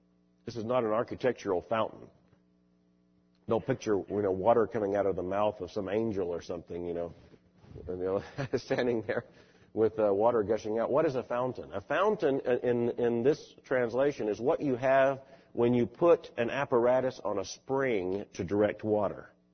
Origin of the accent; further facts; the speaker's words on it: Hawaii, United States; As a matter of fact, growing up in Hawaii was not a very good introduction to the world